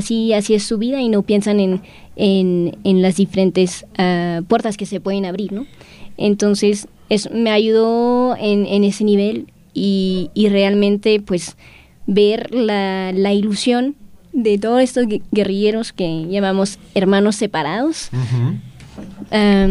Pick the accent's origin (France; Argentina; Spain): France; yo soy francesa, abogada en Francia y en España.